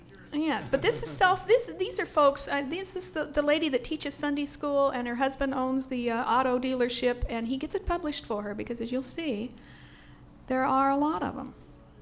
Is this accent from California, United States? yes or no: yes; Sacramento, California, United States; Since we are from Sacramento, we have the privilege of having two examples from Sacramento.